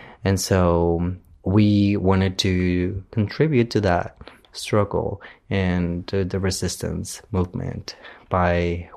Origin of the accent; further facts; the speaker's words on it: Guatemala City, Guatemala Department, Guatemala; I come from Guatemala. I was born in Guatemala City, but right now I'm living in a different area that's closer to Antigua Guatemala